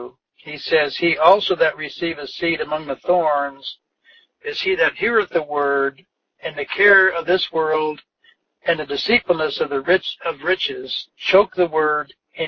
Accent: Corn Belt, United States; I come from the Corn Belt, where the ground is flat and fertile, which is ideal for growing commercial crops.

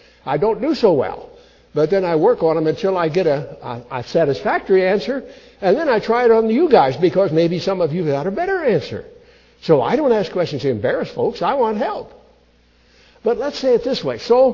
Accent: Illinois, United States; And then I want you to know, too, I come from Illinois.

